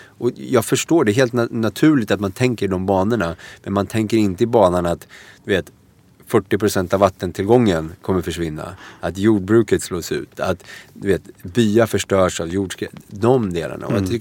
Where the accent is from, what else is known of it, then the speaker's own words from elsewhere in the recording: Örebro, Örebro County, Sweden; Nej, jag är inte det. Även fast det kanske låter så. Jag är uppväxt i Örebro.